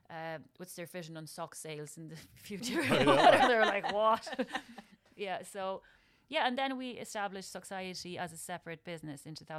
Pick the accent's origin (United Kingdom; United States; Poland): Poland; English is a second language; now in Ireland; So it's myself … Alex. We are both originally from Poland, but we met in Galway through some mutual friends.